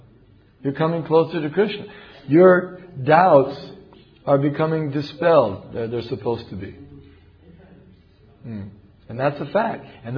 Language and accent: English; Kansas City, Missouri, United States; I'm from Kansas City